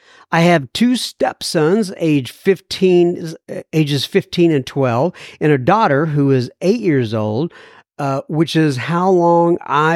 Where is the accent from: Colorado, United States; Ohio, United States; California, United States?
California, United States; Hollywood; now in Bakersfield, United States; I live in Bakersfield since May 2020 when I got a mortgage. I grew up in Hollywood, and I jumped around in different parts of Los Angeles.